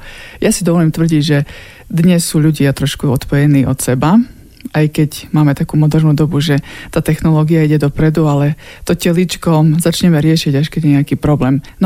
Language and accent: Slovak; Košice, Košice Region, Slovakia; Chodila som do plaveckej športovej školy u nás v Košiciach